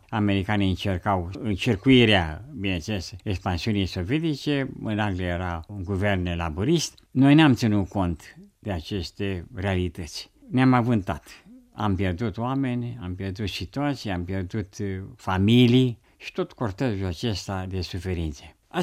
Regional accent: Romania; în rezistență nu purtam nicio culoare, ci numai conștiința că suntem români

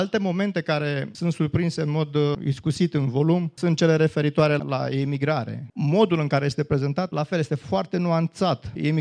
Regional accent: Hunedoara, Hunedoara County, Romania; also born or lived in Transylvania; Eu sunt conjudețean cu autorul, cu domnul Budeancă, eu sunt din Hunedoara. Am învățat într-o școală în care aveam colegi maghiari, aveam colegi sași

